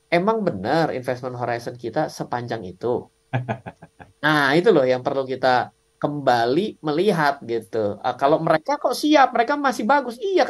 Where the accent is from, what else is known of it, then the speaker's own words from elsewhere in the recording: Indonesia; kita datangnya dari Indonesia sendiri kan.